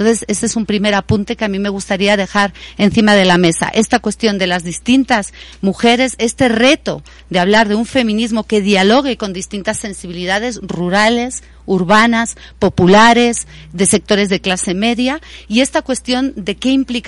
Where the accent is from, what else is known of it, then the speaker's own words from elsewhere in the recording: Spain; moved away; yo, que vengo de España, he hecho en estos últimos años